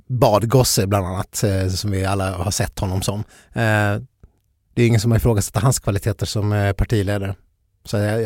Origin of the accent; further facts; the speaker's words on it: Skåne, Sweden; jag trodde också att Skåne hade en stark dragspelstradition. Det har vi i alla fall där jag kommer ifrån.